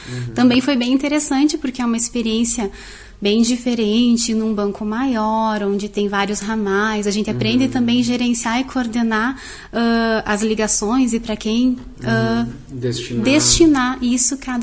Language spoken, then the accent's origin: Portuguese; Lagoa Vermelha, Rio Grande do Sul, Brazil; also born or lived in Porto Alegre; Eu sou natural de Porto Alegre. Aí eu nasci lá, morei lá até meus 8 anos e vim para Lagoa com os meus pais.